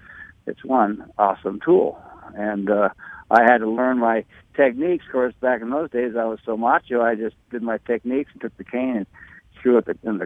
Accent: United States; I just wanted to, you know, have an American-made product, since I'm an American.

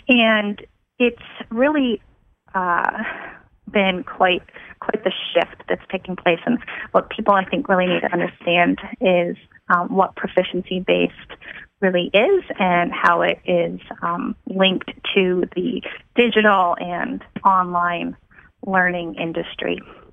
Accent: Maine, United States; And then ended up moving back home to Maine with my husband. We're both from Maine, native.

